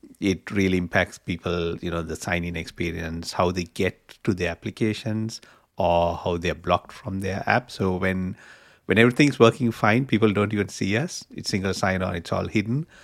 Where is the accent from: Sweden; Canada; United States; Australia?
Australia; Melbourne, Victoria; I work in the Microsoft Entra customer experience team, and I'm from Melbourne, Australia.